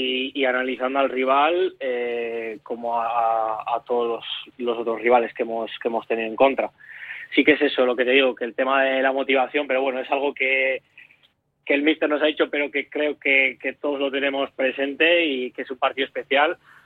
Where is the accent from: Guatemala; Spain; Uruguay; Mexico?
Spain; Barakaldo, Basque Country; soy de aquí, de Baracaldo, de toda la vida